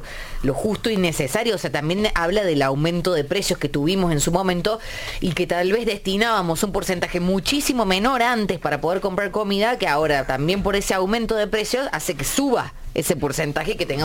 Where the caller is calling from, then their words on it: Oncativo, Córdoba, Argentina; de Oncativo, empleada de casa de familia